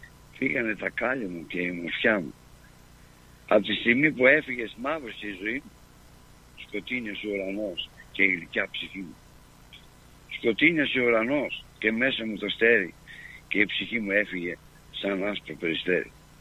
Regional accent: Greece; αγαπάω την πατρίδα μου, αγαπάω την Ελλάδα μου

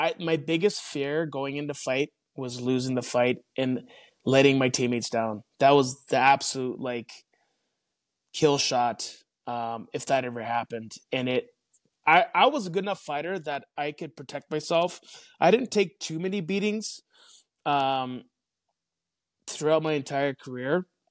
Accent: Canada; accent: Canadian; now in United States; they catch my Canadian accent quite quickly, and you know, so they ask like, oh, what are you doing down here? And, they always ask, are you from the UP? Is like, no, I'm from more north of the UP.

